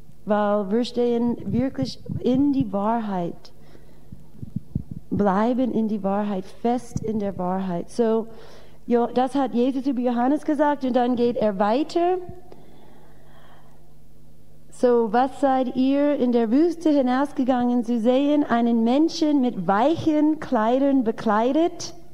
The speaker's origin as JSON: {"language": "German", "country": "United States", "second_language": "German", "moved": "as an adult", "lives_now": "Germany", "said": "Ich bin Amerikaner und ich bin so 20 Jahre in Deutschland, so ich bin nicht in Amerika sehr oft."}